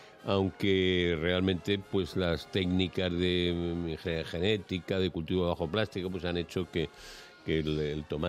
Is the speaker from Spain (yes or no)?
yes; Spain; ya los españoles dijimos, hombre, pues esto no debe estar tan mal.